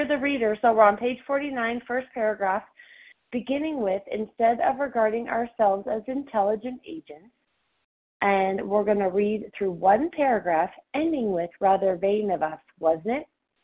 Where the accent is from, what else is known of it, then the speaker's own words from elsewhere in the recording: Colorado, United States; I'm from Colorado and I am a recovered compulsive overeater.